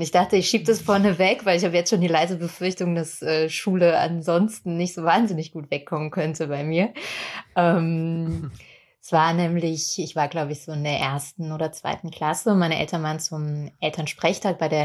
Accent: Rhineland-Palatinate, Germany; Ich bin in Hunsrück aufgewachsen, wo nicht so wahnsinnig viel passiert ist.

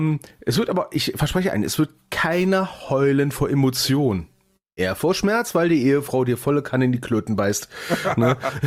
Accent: Berlin, Germany; born there; ich als gebürtiger Berliner

